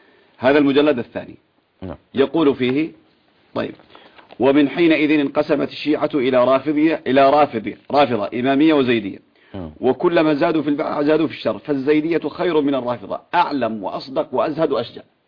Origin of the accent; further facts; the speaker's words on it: Hadhramaut, Yemen; بعض الفقهاء الشافعية عندنا في حضرموت